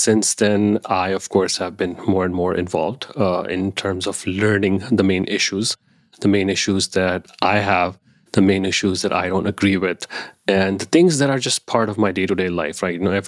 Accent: Dubai, United Arab Emirates; moved away as an adult; also born or lived in Pakistan; now in California, United States; I am originally from Pakistan. That's where I was born, but I never lived in Pakistan. So I grew up in Dubai. So I spent 18 years in Dubai before coming to the US, more specifically California, in 2002.

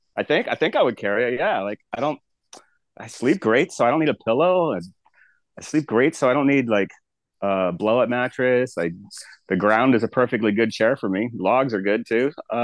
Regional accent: Florida, United States; I grew up in South Florida, Southeast Florida. And honestly, I've always just been outside. I grew up 2 miles from the Atlantic Ocean.

